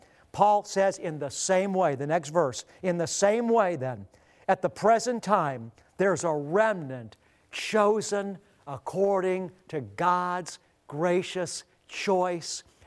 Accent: Beachwood, Ohio, United States; as a Jewish believer in Jesus, growing up in Beechwood, Ohio, which is listed as having the second highest concentration of Jewish people in the world outside of Israel. Everybody almost where I grew up is Jewish.

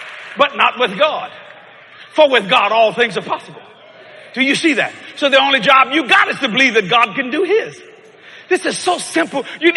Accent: United States; I'm an American boy. You understand what I'm saying? I like being in America.

